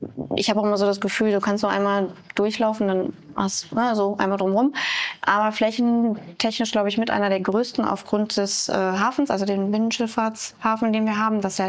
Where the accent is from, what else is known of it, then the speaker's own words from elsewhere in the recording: North Rhine-Westphalia, Germany; also born or lived in Duisburg; Ich komme ursprünglich vom Niederrhein. Meine Mutter kam aber hier aus Duisburg-Bissingheim und ich habe meine Kindheit viel hier in Duisburg verbracht und teilweise tatsächlich auch in Ruhrort.